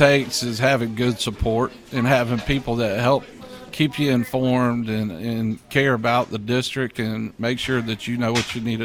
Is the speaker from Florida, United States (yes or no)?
no; Greenville, South Carolina, United States; now in Rock Hill, United States; So born and raised in South Carolina in Greenville, moved up to this region in 2009